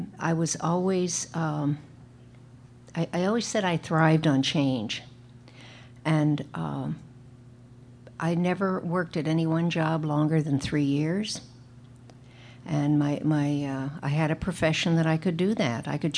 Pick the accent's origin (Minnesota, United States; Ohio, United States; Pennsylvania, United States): Pennsylvania, United States; Pittsburgh; I grew up in Pennsylvania, in the wonderful steel town, Pittsburgh.